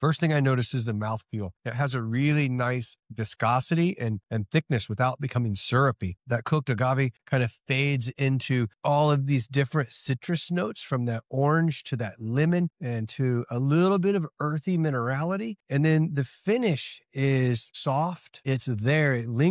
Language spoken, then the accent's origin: English; Indiana, United States; so you'll be able to find this tequila in my home state of Indiana.